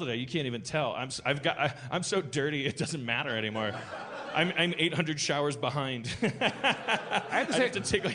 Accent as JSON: {"language": "English", "town": "Milwaukee", "region": "Wisconsin", "country": "United States", "said": "I'm from Milwaukee, Wisconsin, and there's there was a war hero from there that fought in World War II"}